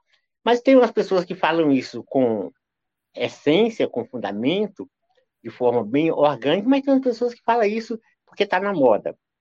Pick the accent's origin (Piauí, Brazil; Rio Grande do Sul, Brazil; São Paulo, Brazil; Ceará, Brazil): Piauí, Brazil; eu nasci no Vale do Rio Berlenga, num local onde a Caatinga, os Cerrados, a Mata Atlântica, a pré-Amazônia, os cocais se encontram. Ou seja, eu nasci em uma encruzilhada de biomas. Nasci e fui criado nesse ambiente